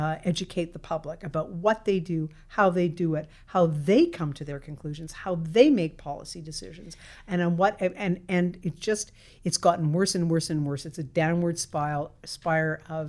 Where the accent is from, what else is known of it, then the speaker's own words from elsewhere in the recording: Montreal, Quebec, Canada; I grew up in Montreal.